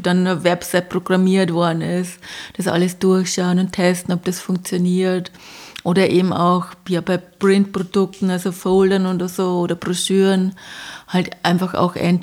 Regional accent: Bavaria, Germany; ich komme aus Bayern, also bei uns hat es die sogenannte Kollegstufe gegeben

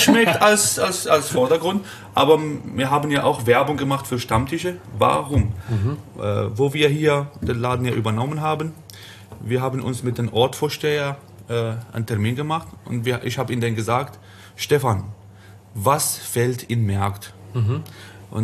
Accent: Italy; German is a second language; Und Italien, meine Heimat.

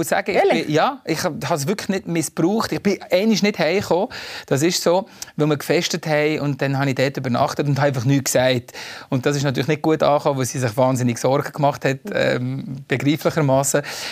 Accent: Valais, Switzerland; accent: Walliser Berndeutsch; first language Walliser Berndeutsch; German is a second language; ich kann nicht mit Walliser Berndeutsch reden. Das geht einfach nicht, weil es ist meine Muttersprache.

